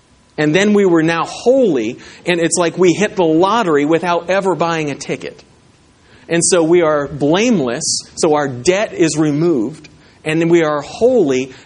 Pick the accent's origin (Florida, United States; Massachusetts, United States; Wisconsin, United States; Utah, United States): Florida, United States; we moved to Florida, and I grew up in Florida, and if you know anything about March in Florida, spring training baseball is there.